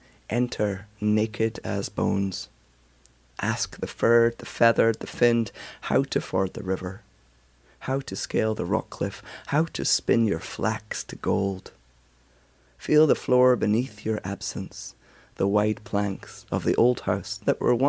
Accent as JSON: {"language": "English", "region": "Scotland", "country": "United Kingdom", "said": "me listening to this as a Scot knows that she is a shapeshifter."}